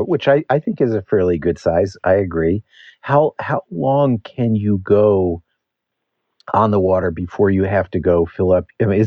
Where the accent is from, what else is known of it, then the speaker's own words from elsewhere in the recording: New York, United States; I grew up on Long Island Sound, so I consider, you know, I understand those waters.